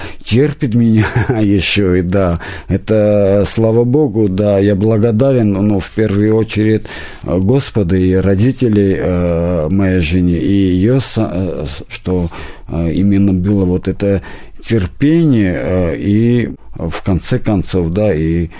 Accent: Armenia; now in Russia; я сам армянин, живу в России

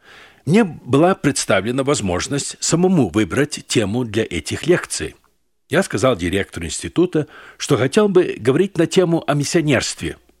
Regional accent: Ussuriysk, Primorsky Krai, Russia; где родился я, то есть с Дальнего Востока. Недалеко от моего родного города Уссурийска

